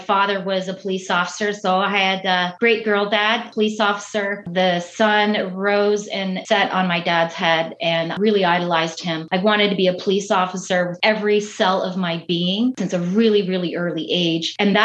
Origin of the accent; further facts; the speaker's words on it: Brampton, Ontario, Canada; We moved to the suburbs in Peel region. I grew up in Brampton, which is one of the communities that I police right now.